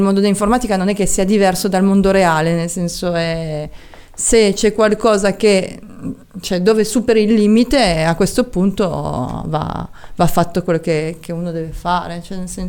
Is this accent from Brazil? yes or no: no; France; perché essendo alla base francese, ovviamente sono cresciuta in Francia e quindi capisco un po' la cultura